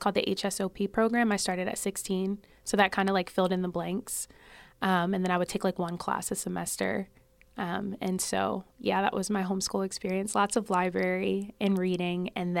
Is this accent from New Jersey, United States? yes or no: yes; Woolwich, New Jersey, United States; Yeah, so I grew up in Woolwich, New Jersey.